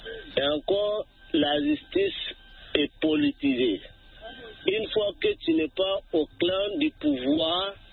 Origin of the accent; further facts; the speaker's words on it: Niger; Non, je suis du Niger.